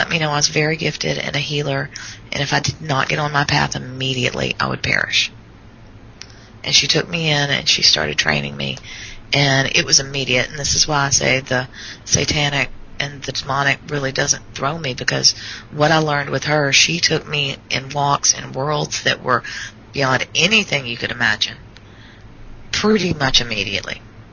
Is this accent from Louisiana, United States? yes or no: yes; Monroe, Louisiana, United States; Well, I was raised in Monroe